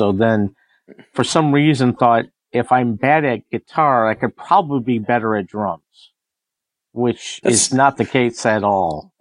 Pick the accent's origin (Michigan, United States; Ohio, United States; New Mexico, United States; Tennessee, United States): Michigan, United States; Born and raised in Michigan, but I was born outside of greater Detroit, and then we moved up to northern Michigan, I think, in 77, I think.